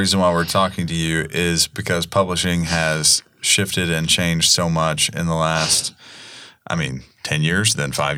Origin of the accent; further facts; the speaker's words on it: Kentucky, United States; I'm also from Kentucky, so forgive me for the horse references.